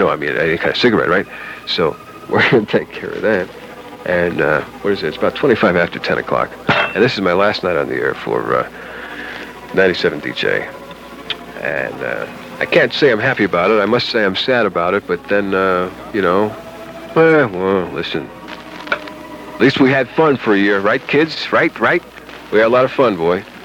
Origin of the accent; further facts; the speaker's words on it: Brooklyn, New York, United States; because I'm from Brooklyn, you know. I used to say, hey, toy, toy, and toy, what's happening, man?